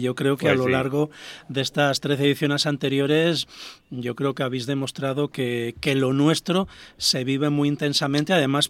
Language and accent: Spanish; Andalusia, Spain; lo que nos hace y lo que nos une como andaluces y como andaluzas, en este caso la música.